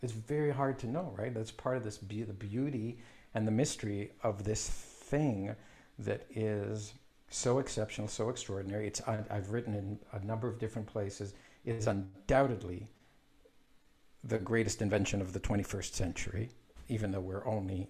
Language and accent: English; Canada; also born or lived in Israel; It's an Israeli name. I was born in Israel. We moved to Canada when I was just five and a half years old.